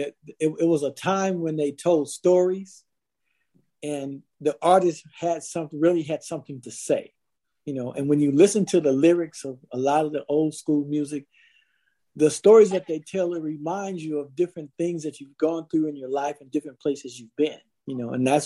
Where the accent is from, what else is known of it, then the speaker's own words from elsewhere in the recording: St. Louis, Missouri, United States; born there; I'm not a LA person. I was born in St. Louis, Missouri, and my mindset is still pretty much in the Midwest.